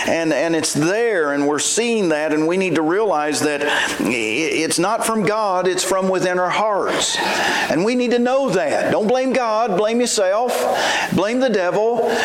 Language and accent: English; West Virginia, United States; I saw my great-grandma do a lot of fishing growing up in West Virginia.